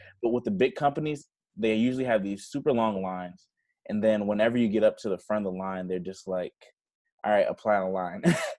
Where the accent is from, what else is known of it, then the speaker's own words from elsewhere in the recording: Decatur, Georgia, United States; also born or lived in Atlanta; Yeah, so I'm originally from Atlanta. I grew up with Decatur specifically. So I grew up there, went to school, like elementary, middle, and high school there.